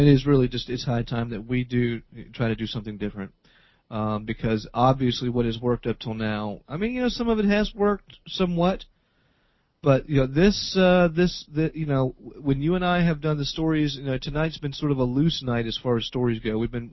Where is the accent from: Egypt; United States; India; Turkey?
United States; the South; accent: Southern; Oh my goodness! my Southern accent slipped through there, folks.